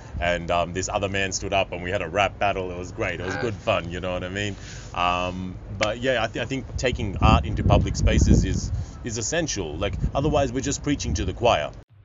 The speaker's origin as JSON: {"language": "English", "country": "Australia", "said": "I'm an Australian Pakistani who was a full-time poet."}